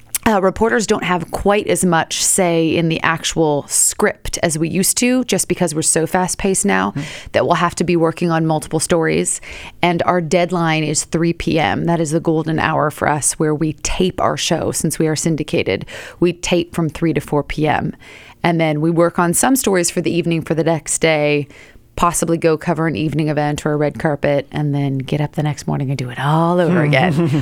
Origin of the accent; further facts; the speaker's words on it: Seattle, Washington, United States; That's right. Born and raised in Seattle.